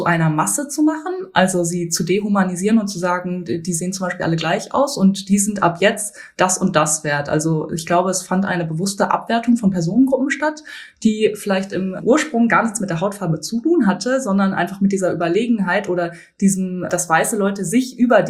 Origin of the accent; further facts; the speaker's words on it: Bielefeld, North Rhine-Westphalia, Germany; Ich bin in Bielefeld aufgewachsen und habe 4 Geschwister. Meine Mutter stammt aus Japan, mein Vater stammt aus Taiwan.